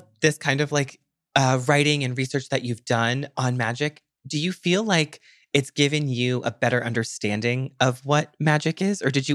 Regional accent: New England, United States; I am from New England

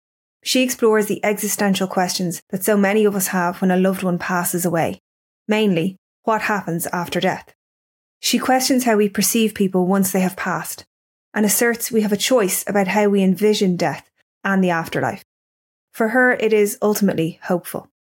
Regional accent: Dublin, Leinster, Ireland; I'm an English teacher from Dublin

